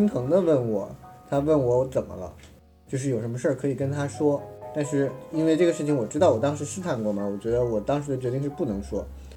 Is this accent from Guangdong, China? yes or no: no; Chongqing, China; now in Suzhou, China; 回家的机会其实也不多，我老家是重庆的，我又在苏州，